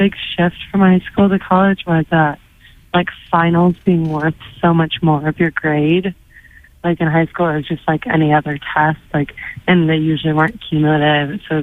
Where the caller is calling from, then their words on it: Philadelphia, Pennsylvania, United States; I'm calling from Philadelphia.